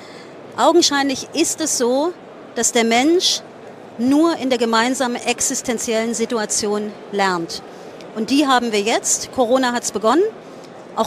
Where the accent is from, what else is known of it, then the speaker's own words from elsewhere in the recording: East Germany, Germany; Und unsere Identität als Ostdeutsche war, und da beißt die Maus keinen Faden ab, die DDR.